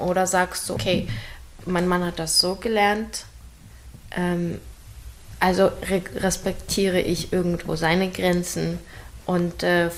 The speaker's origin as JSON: {"language": "German", "country": "Ukraine", "lives_now": "Germany", "said": "ich komme aus der Ukraine und mein Mann ist auch deutsch."}